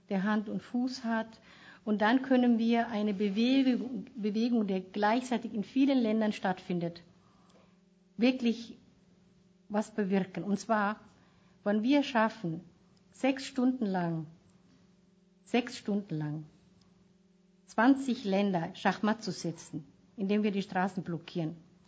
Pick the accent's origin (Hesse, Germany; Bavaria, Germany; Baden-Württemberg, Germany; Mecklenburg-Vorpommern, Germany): Bavaria, Germany; Und ich komme aus Bayern, es ist wahnsinnig hart als Frau, schwarz, behindert, weiblich.